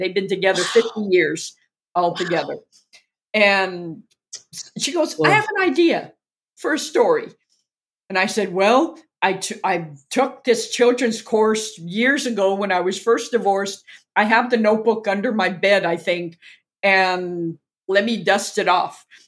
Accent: California, United States; my cousin and I grew up together in Southern California

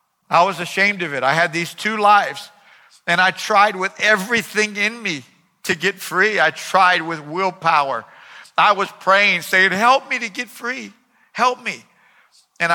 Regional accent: West Covina, California, United States; I was a teenager. I was raised to believe in Jesus and to believe the Bible, but that didn't mean that it had changed my life yet. But when I was in high school and public school, I lived in West Covina, right on the border of La Puente.

